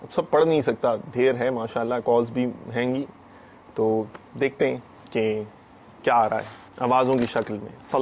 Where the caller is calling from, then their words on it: Pampore, Jammu and Kashmir, India; میں پامپور کشمیر سے ہوں.